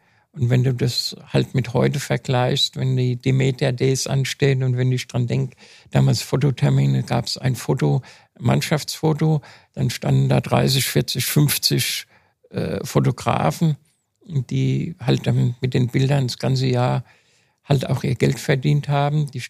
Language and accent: German; Frankfurt, Hesse, Germany; Ich bin in Frankfurt geboren, habe zwar dann mit meinen Eltern außerhalb gewohnt, weil meine Eltern dort gebaut haben, aber ich habe mich immer als Frankfurter gefühlt, auch nach Frankfurt hingezogen.